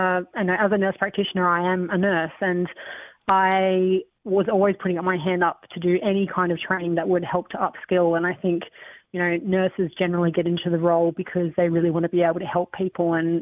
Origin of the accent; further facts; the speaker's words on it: Canberra, Australian Capital Territory, Australia; growing up in Canberra, you know, now I live elsewhere, but I'm a Canberran through and through